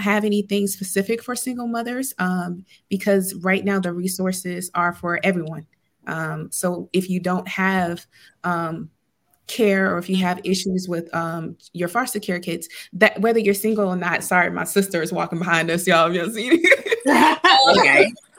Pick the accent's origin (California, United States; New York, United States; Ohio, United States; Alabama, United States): Alabama, United States; Huntsville; Well, once again, I'm from Huntsville, Alabama. I was born and raised there.